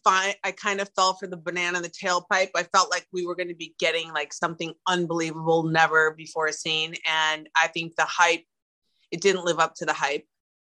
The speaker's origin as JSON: {"language": "English", "town": "Milwaukee", "region": "Wisconsin", "country": "United States", "said": "But I'm from Milwaukee. I mean, hello."}